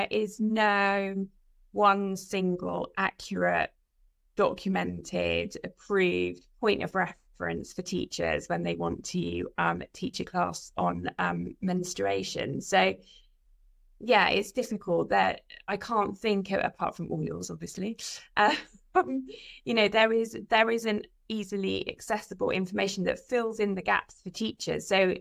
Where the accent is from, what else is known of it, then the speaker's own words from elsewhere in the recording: England, United Kingdom; If I come back over the border, back to my hometown, the English schools have got no access to that kind of budget.